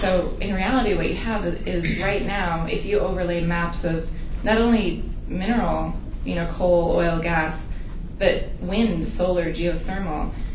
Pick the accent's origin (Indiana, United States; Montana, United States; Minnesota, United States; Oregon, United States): Montana, United States; Billings; So anyway, I am from Billings, Montana. I have a fourth generation Montanan, and I'm also a rancher.